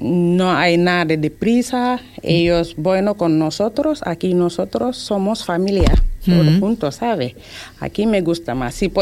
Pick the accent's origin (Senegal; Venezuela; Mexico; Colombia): Senegal; Spanish is a second language; now in Fuerteventura, Spain; De Senegal.